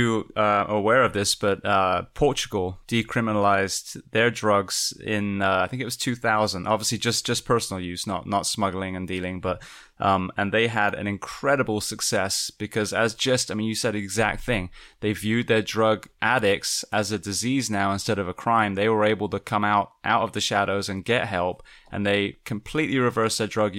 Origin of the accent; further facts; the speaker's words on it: England, United Kingdom; now in United States; being an Englishman myself